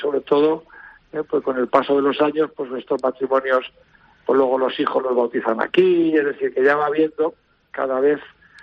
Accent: Madrid, Community of Madrid, Spain; now in Valencia, Spain; Soy de Madrid, sí.

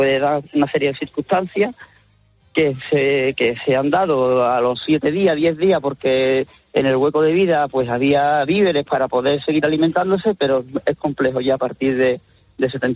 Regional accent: Villanueva del Ariscal, Andalusia, Spain; Yo, por ejemplo, soy de Villanueva de la Tiscal, de Sevilla, pero sí. Bueno, la profesión y donde ejerzo mi trabajo es en Huelva.

